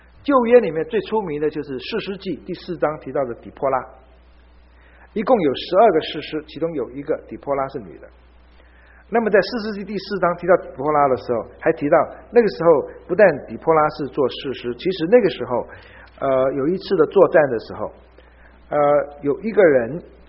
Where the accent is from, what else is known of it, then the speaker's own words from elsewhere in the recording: Fujian, China; 那么好像是我们福建人的这种习惯